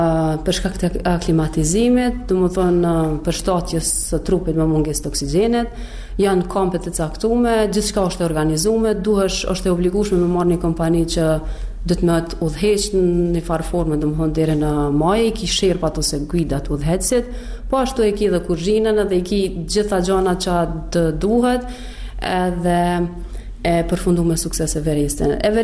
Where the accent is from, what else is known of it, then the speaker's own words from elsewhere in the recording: Kosovo; Jemi tre persona nga Kosova që e kemi arrit në të njëjtën datë